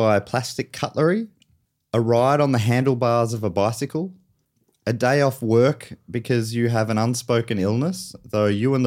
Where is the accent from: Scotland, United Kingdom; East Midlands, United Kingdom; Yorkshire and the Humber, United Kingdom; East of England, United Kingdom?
East Midlands, United Kingdom; Nottingham; Or finally, I am from Nottingham and Croggy is my nana.